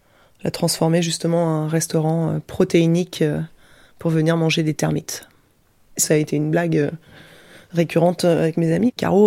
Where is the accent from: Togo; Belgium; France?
France; chez nous en France.